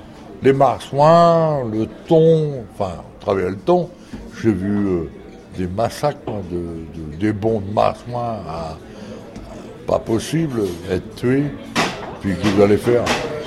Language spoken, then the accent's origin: French; Groix, Brittany, France; J'ai grandi à Groix, j'ai vécu 30 ans à Groix. Maintenant, je ne suis plus à Groix.